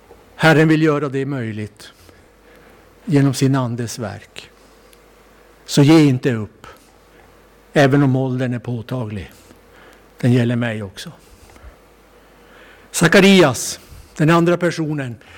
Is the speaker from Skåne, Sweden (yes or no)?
no; Kalix, Norrbotten County, Sweden; Jag var med om den episoden för många, många år sedan i min ungdom, hemma i Kalix.